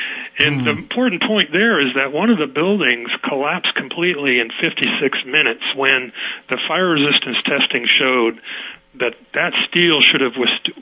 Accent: United States; it made me really mad because I'm an Irish American, and typically we have a response that's more we're ready to fight

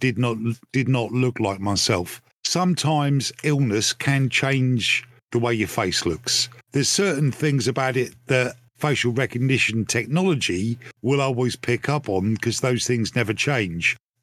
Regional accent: United Kingdom; I love being British

